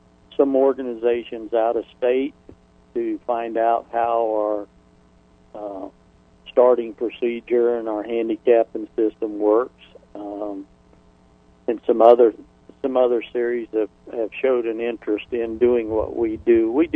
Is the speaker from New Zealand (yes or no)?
no; Florida, United States; also born or lived in Ohio; Well, I've been in Florida since I was 4 years old, and before that I was born in Ohio.